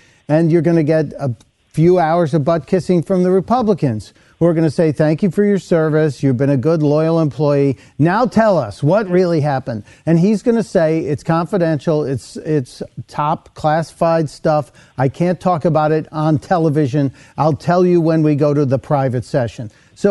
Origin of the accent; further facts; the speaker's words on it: United States; Because I don't, as an American, I don't feel like I'm winning anything today.